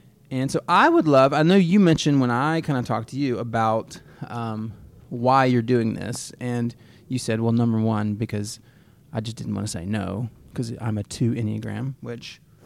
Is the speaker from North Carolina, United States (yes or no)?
yes; Charlotte, North Carolina, United States; now in Seattle, United States; So as we mentioned, we're originally from Charlotte, living here in Seattle now for the past 5 years.